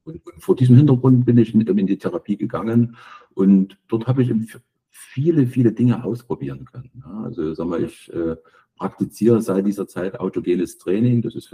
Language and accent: German; eastern Germany, Germany; Also das ist ja von der Sprache unschwer zu erkennen, dass ich ein Kind des Ostens bin.